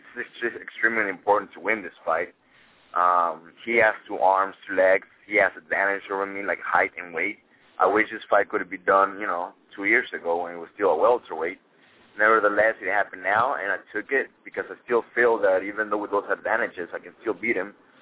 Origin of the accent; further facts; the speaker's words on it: Guadalajara, Jalisco, Mexico; Los Angeles to me is like Guadalajara too. So I'm from Guadalajara